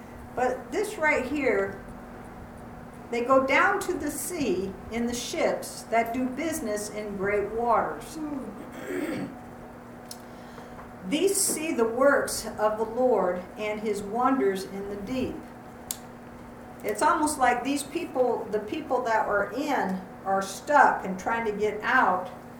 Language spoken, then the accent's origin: English; California, United States; You know, because when I grew up in California where they had good waves.